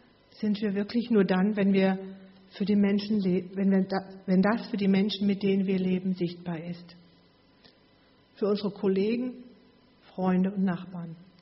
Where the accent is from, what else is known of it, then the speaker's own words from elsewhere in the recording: Kirchberg, Rhineland-Palatinate, Germany; Ich bin ja in Kirchberg im Hunsrück aufgewachsen. Weiß nicht, ob jemand von euch die Kirchberg kennt. Ist ja auch weit weg, so 100 Kilometer.